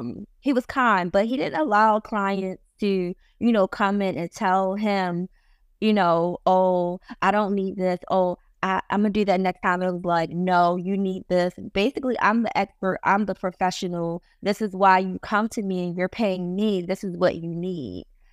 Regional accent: Baltimore, Maryland, United States; I went to Morgan State, but that's my hometown. I didn't live on campus. I stayed at home.

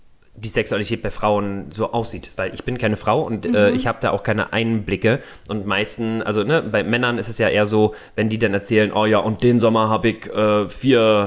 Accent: Mecklenburg-Vorpommern, Germany; ich bin Mecklenburger

